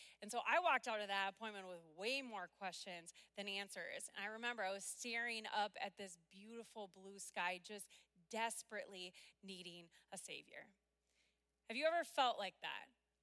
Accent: Minnesota, United States; one thing you got to know about me, besides I'm a Minnesotan, besides that I call soda pop and casseroles hot dishes, and I drag out the word boat into 3 syllables

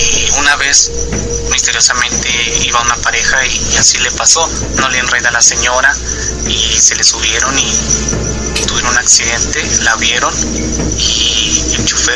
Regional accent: Parral, Chihuahua, Mexico; Soy de Parral, Chihuahua

